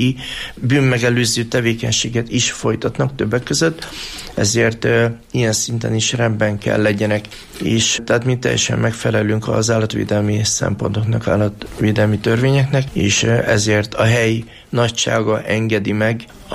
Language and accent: Hungarian; Oradea, Bihor, Romania; moved away as an adult; now in Hungary; Hát, mi 90-ben kerültem át Magyarországra, Nagyváradról.